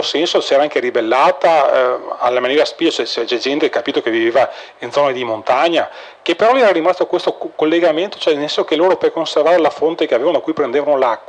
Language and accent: Italian; Vicenza, Veneto, Italy; io vengo da Vicenza